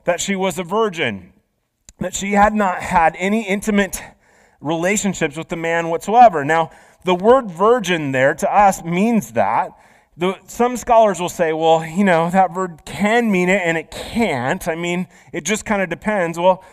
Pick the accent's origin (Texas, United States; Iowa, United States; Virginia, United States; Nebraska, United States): Iowa, United States; Ireton; I mean, I grew up in Iowa. I grew up in a town of like 500, okay? I actually lived in the country, but the town of Ireton that I called home literally was 500 people.